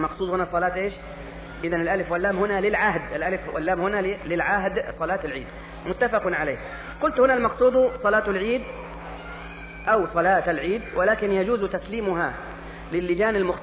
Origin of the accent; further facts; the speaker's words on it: Egypt; ما الذي عندنا في مصر طعامان مشهوران جدا لا يستغني عنهما مصري